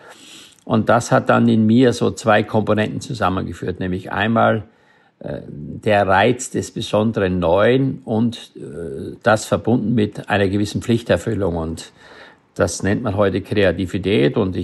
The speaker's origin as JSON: {"language": "German", "region": "Styria", "country": "Austria", "tie": "born or raised there", "said": "Ich bin in der Steiermark auf dem Bauernhof groß geworden"}